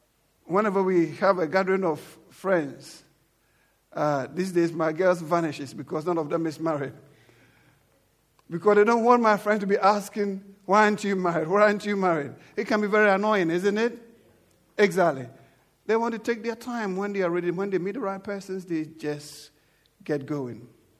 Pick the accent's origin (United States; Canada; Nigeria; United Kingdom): United Kingdom; As it were, they are Europeans and we are British.